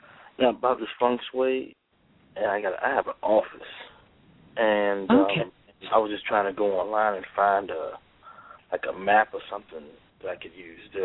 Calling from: Richmond, Virginia, United States; I'm calling from Richmond, Virginia

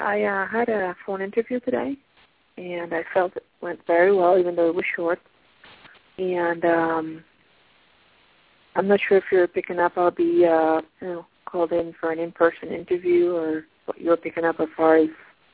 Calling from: Pennsylvania, United States; I'm calling from PA.

